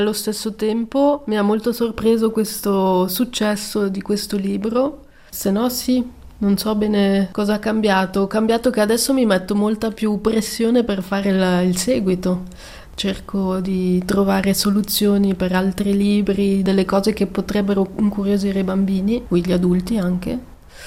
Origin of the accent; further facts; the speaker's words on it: Ticino, Switzerland; visto che sono cresciuta in Ticino, mi sento ticinese, anche se di origine non lo sono, ma sono nata proprio con la cultura ticinese. Sono nata in un paesino dove, ai tempi, dove ero piccola, c'era molta natura